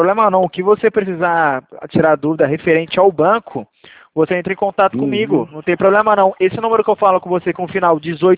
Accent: Valinhos, São Paulo, Brazil; Eu sou de São Paulo, falo daqui de Valinhos

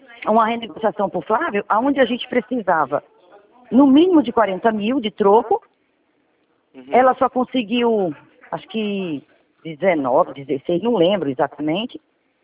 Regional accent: Ceará, Brazil; a gente está numa obra aqui no Ceará, né? Eu sou cearense.

